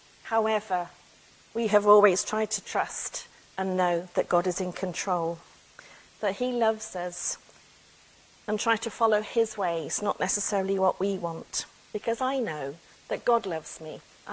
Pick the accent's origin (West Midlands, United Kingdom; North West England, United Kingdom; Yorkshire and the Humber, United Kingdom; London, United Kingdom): West Midlands, United Kingdom; Birmingham; also born or lived in Cardiff; I'm from a big city. I'm from Birmingham. I've lived in Cardiff. Love Cardiff. So love Cardiff. Tony, every time we go there, I say, oh, I so love this city. Because actually that's where we became Christians. So spiritually we're Welsh and we're twins.